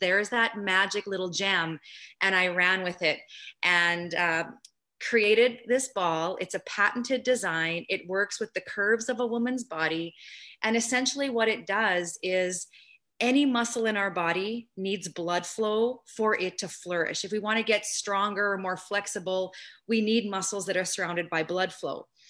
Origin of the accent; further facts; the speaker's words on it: Saskatoon, Saskatchewan, Canada; opening up an integrated health therapies clinic here in my hometown of Saskatoon, Saskatchewan, Canada.